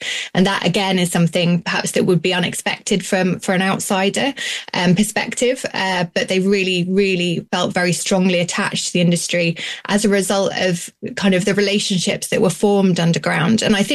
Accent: Yorkshire and the Humber, United Kingdom; born there; So I was born in South Yorkshire less than a year after the end of the miners' strike.

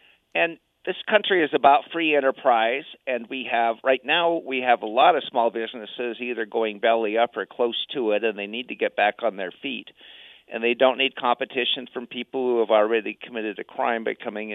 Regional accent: Reno, Nevada, United States; Actually, I grew up in Reno, went to Reno High, and graduated there in 72.

